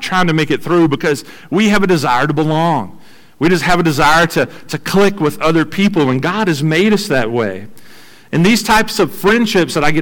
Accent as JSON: {"language": "English", "town": "Bond Community", "region": "Louisiana", "country": "United States", "tie": "born or raised there", "said": "I grew up in Bond Community in the middle of nowhere. I went to the big metropolis of Pineville to go to school."}